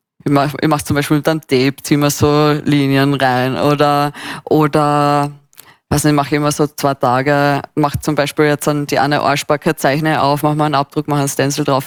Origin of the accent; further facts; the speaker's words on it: Carinthia, Austria; now in Vienna, Austria; Nein, ich bin eigentlich aus Kärnten, also so südlich von Österreich. Ich bin dann nach Wien gekommen vor circa 6 Jahren.